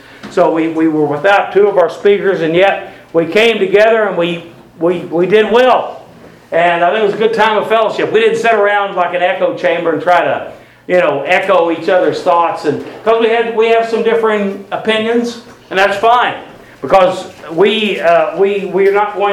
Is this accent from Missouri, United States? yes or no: yes; Missouri, United States; because I'm from Missouri originally. I live in South Carolina now, but I'm from Missouri originally. You know what that means? Show me state.